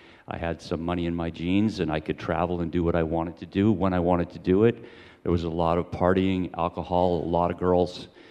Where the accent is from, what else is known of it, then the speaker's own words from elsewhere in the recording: North Vancouver, British Columbia, Canada; Born and raised in Vancouver, North Vancouver specifically.